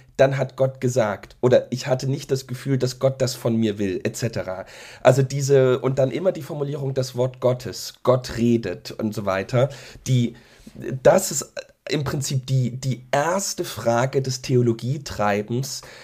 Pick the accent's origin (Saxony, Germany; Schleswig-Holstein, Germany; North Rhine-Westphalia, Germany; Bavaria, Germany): Saxony, Germany; Dresden; born there